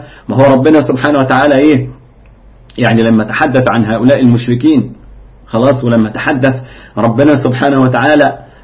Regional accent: Egypt

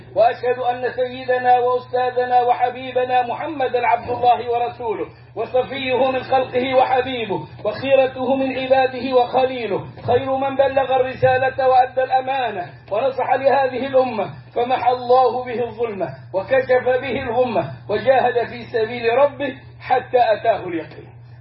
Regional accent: Alexandria, Alexandria Governorate, Egypt; إلى أن جاء بريقة عندنا في اسكندرية، اسكندرية مصر

